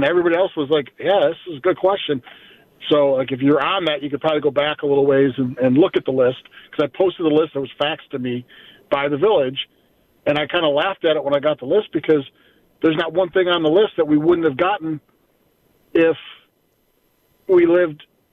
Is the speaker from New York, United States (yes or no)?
yes; Williamsville, New York, United States; I'm originally from Williamsville, moved away. I was living in East Amherst. And then I came back into the village about 6-7 years ago